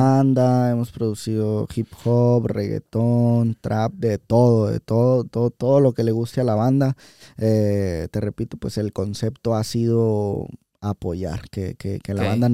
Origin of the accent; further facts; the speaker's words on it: Monterrey, Nuevo León, Mexico; Soy de aquí de Monterrey.